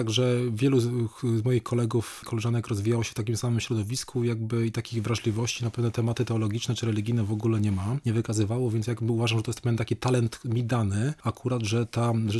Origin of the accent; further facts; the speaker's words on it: Rypin, Kuyavian-Pomeranian Voivodeship, Poland; Znaczy, ja pochodzę z małego miasteczka, Który nazywa się Rypin.